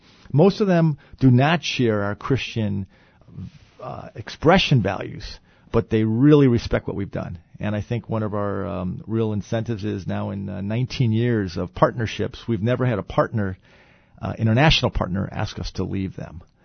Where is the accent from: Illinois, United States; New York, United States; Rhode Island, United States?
Illinois, United States; Chicago; I grew up in the South Side of Chicago in a neighborhood that had a massive racial change from Irish Catholic to about 90% black. I learned to live as minority.